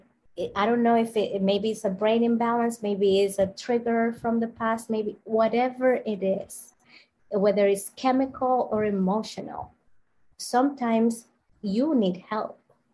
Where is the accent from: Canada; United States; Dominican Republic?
Dominican Republic; because you know, I'm from the Dominican Republic, so I really don't like those terms.